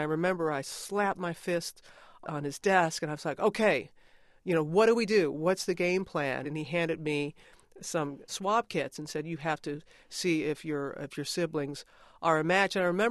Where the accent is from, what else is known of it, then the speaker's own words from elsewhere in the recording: Pass Christian, Mississippi, United States; Less than a month later, Hurricane Katrina wiped out my hometown of Pascrochan, Mississippi.